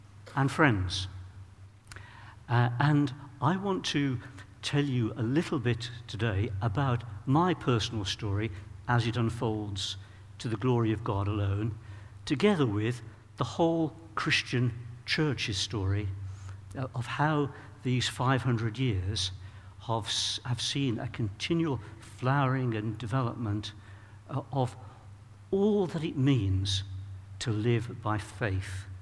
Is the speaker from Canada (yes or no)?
no; Birmingham, West Midlands, United Kingdom; I supported Aston Villa because I was a Brummie. I grew up in Birmingham